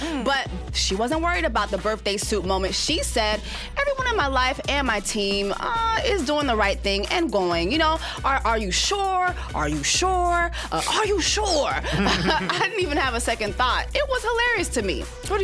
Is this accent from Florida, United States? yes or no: yes; Miami, Florida, United States; Y'all know I know … I'm from Miami.